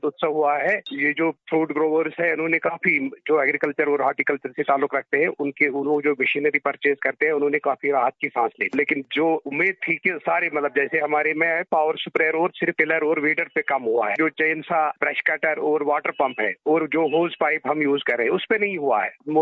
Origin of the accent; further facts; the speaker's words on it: Shopian, Jammu and Kashmir, India; میں یہاں شوپیان ایریا سے تعلق رکھتا ہوں.